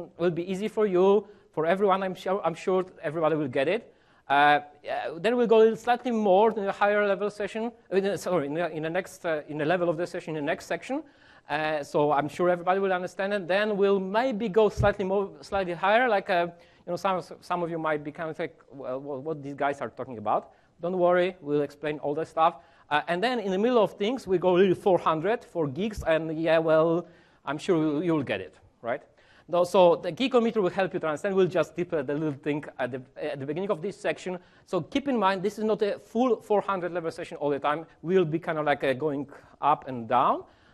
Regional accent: Poland; English is a second language; As you can hear, probably already from my accent, I'm not from US, I'm from Poland.

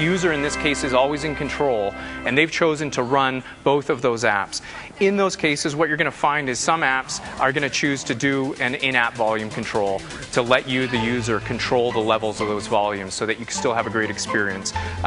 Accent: Seattle, Washington, United States; since I'm from Seattle

